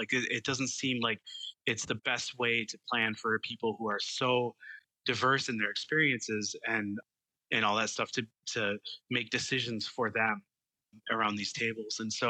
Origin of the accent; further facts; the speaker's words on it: Brooklyn Park, Minnesota, United States; One of them is that I grew up in Brooklyn Park and Brooklyn Center area. And so I grew up kind of urban, like not in the cities, but like in the kind of first ring, second ring suburbs, very diverse community.